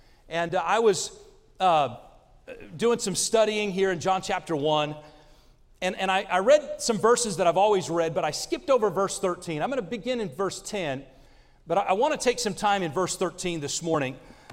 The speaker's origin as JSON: {"language": "English", "region": "Indiana", "country": "United States", "tie": "born there", "said": "I was born in Indiana. I don't remember a thing about it."}